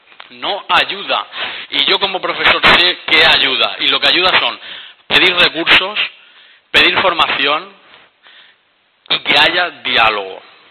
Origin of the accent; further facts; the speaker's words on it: Valencian Community, Spain; Yo también he tenido que sacarme el valenciano. Yo también me he tenido que sacar la formación y doy clase en valenciano. Doy clase en valenciano, soy de la Vega Baja